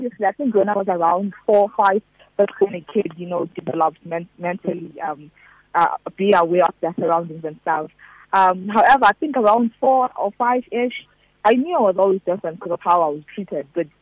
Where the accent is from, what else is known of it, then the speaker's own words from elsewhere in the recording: Soweto, Gauteng, South Africa; also born or lived in Eastern Cape; I was raised in Soweto, but I was born in the Eastern Cape. So I actually exist between the two places, which is Soweto as well as the Eastern Cape.